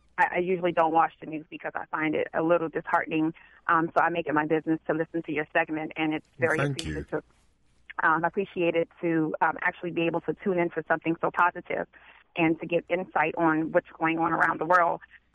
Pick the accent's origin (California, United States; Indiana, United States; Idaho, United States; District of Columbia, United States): District of Columbia, United States; Washington; Born and raised in Southeast D.C., I've experienced racism. I've experienced inequality.